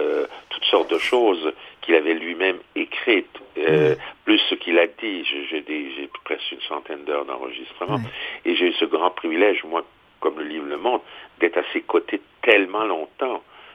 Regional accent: Grand Est, France; born there; Vous savez, je suis alsacien de naissance.

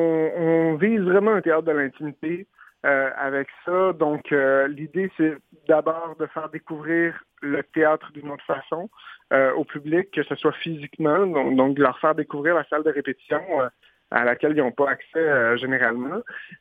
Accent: Montreal, Quebec, Canada; Je viens de Montréal. Après avoir gradué en 2010, j'ai décidé de revenir à Montréal.

